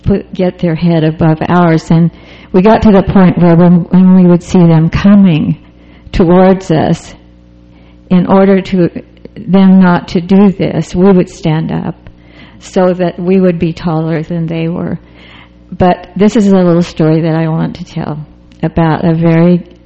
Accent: Arkansas, United States; Because I grew up in Arkansas in the hills, and we had so many poison snakes, and all you did was kill them.

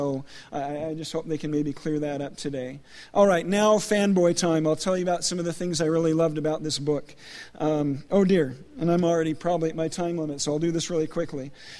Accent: Provo, Utah, United States; I grew up in Provo

